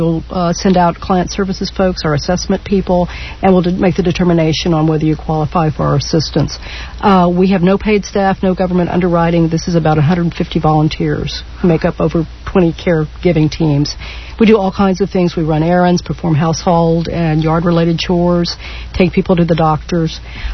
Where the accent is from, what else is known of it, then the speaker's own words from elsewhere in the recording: Austin, Texas, United States; since I grew up in Austin and went to UT and was just a few years behind Miss Janice, and also lived at Threadgill.